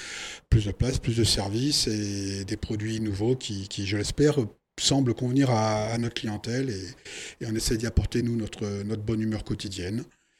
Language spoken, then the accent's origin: French; Clermont-Ferrand, Auvergne-Rhône-Alpes, France; now in Voiron, France; Alors, je suis sur le Pays Voironnais depuis une trentaine d'années maintenant. Personnellement, je suis auvergnat, de Clermont-Ferrand, donc belle région également.